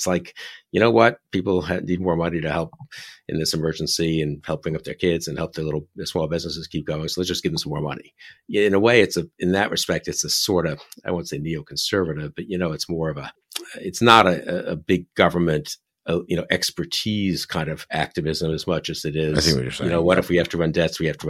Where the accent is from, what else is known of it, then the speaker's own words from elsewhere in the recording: New York City, New York, United States; And also, I'm from New York. New York looked like it was falling apart and going down the tubes